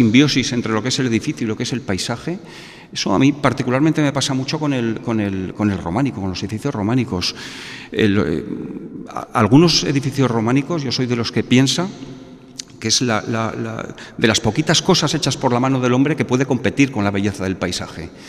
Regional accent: Aragon, Spain; Yo soy aragonés, soy muy cabezudo

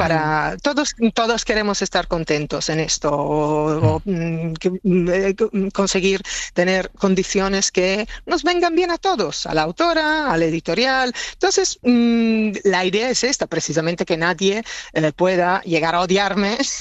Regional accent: Italy; Spanish is a second language; now in Spain; yo soy italiana, pero como agente siempre he trabajado en España

